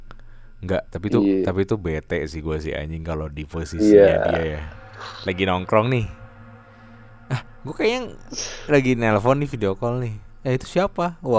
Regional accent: Pemalang, Central Java, Indonesia; kayak kalau di kota gue di Pemalang. Itu tuh angker itu bukan rumah angker gitu, tapi penjara.

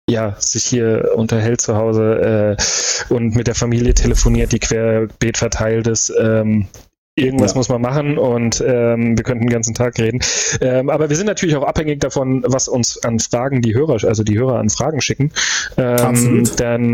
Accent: Hesse, Germany; Ich bin halt in Hessen groß geworden, Kinder.

